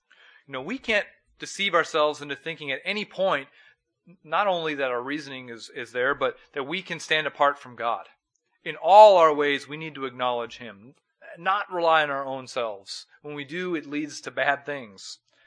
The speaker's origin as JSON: {"language": "English", "region": "North Dakota", "country": "United States", "said": "And I come from North Dakota, and where self-reliance is certainly applauded."}